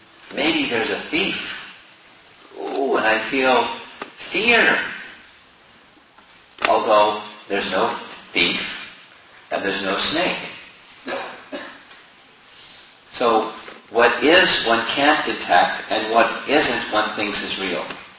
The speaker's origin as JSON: {"language": "English", "country": "United States", "said": "I'm American."}